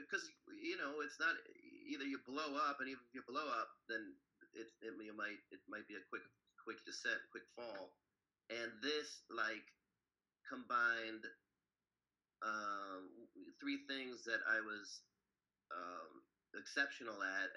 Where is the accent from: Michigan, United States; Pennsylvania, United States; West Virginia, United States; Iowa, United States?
Iowa, United States; Iowa City; now in New York, United States; I grew up in Iowa City. Iowa is one of the very few Jews.